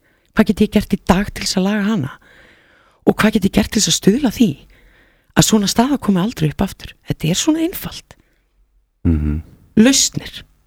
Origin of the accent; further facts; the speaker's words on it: Southern Peninsula, Iceland; það samið af … úr mínum heimabæ, bænu sem ég bý